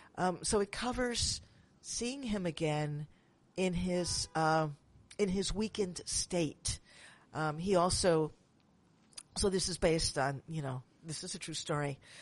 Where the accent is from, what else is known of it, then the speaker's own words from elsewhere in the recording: Manhattan, New York, United States; now in San Francisco, United States; I'm from Manhattan, but I live in San Francisco now and work in Manhattan whenever I can.